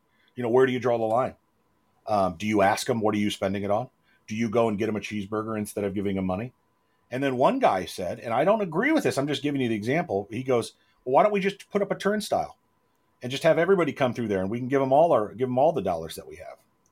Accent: United States; Who want to, you know, I'm an American and I'm free and this is freedom.

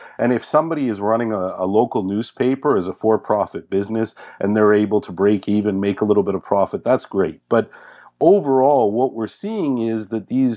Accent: Montreal, Quebec, Canada; My hometown newspaper, the Montreal Gazette, has just announced the firing of almost everybody

